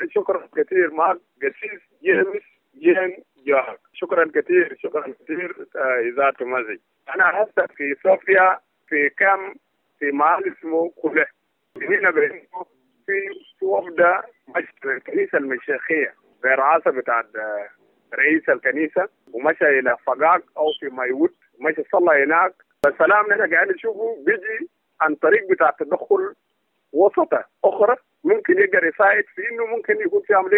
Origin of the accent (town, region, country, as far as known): South Sudan